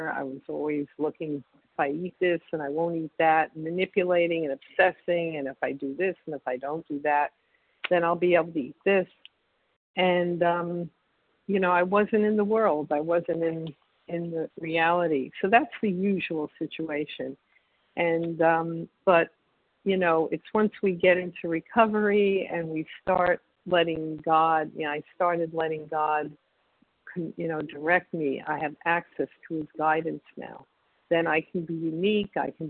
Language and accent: English; Israel; from Israel.